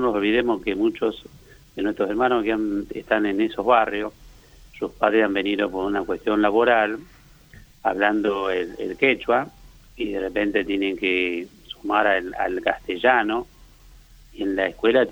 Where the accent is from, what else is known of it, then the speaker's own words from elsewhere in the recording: Tilcara, Jujuy, Argentina; desde mi Jujuy en Tilcara, desde muy chico, porque, bueno, trabajaba ahí, vivía, digamos, en Tilcara, y, bueno, toda mi familia somos de Tilcara, mi abuelo, mi bisabuelo.